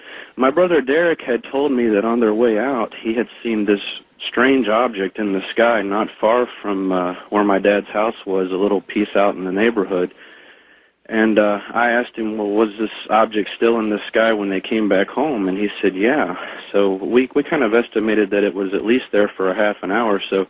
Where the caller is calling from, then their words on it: Laurinburg, North Carolina, United States; I'm calling from Laurinburg, North Carolina.